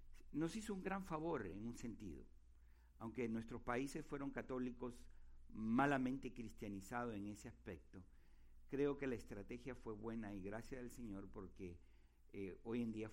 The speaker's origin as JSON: {"language": "Spanish", "country": "Peru", "said": "yo al venir de Lima, yo nací en la capital, que es diferente a haber nacido en una provincia. Espero que ninguno se ofenda aquí porque soy peruano, no puedo evitarlo, Dios me hizo nacer peruano"}